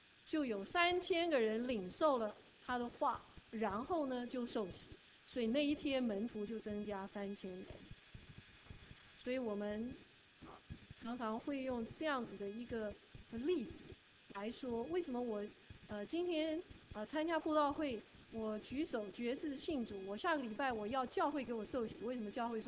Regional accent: China; 我们是中国人

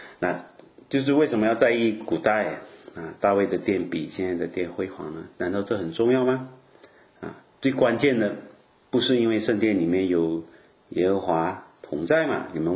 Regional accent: Klang, Selangor, Malaysia; 我在马来西亚，我住的我的就是我的老家啊，我老家，我没有老家啊，我出生的地方啊，但就是。一个小城啊，也不是现在蛮大的啊，就是叫巴生啊，你知道，可能你们不熟马来西亚的城市不知道，它那名叫巴生啊，它是一个港口城啊

